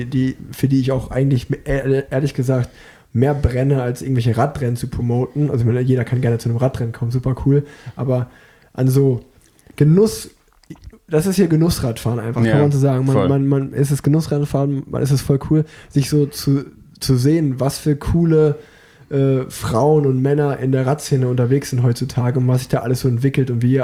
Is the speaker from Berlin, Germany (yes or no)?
no; Unna, North Rhine-Westphalia, Germany; born there; weil ich bin geboren in Unna und habe mir halt gesagt, so, eigentlich, Unna ist so an der Grenze vom Ruhrgebiet